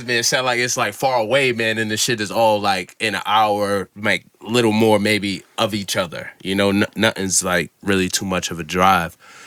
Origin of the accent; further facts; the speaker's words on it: Massachusetts, United States; I'm from Massachusetts. I moved around a lot, until the age 8. So I didn't have a home, like, base.